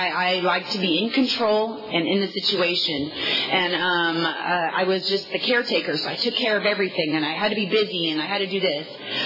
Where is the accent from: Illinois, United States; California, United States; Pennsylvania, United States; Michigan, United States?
California, United States; Visalia; I was born and raised in Visalia, so I was raised around a lot of North Angeles.